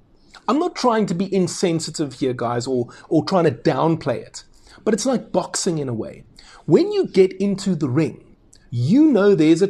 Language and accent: English; Cape Town, Western Cape, South Africa; I grew up in Cape Town